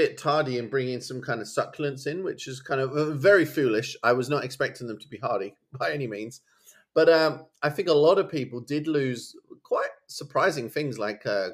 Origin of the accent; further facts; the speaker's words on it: East of England, United Kingdom; Yeah, so I've got a house in Suffolk in my hometown, and I really garden there on a kind of awkward clay like soil.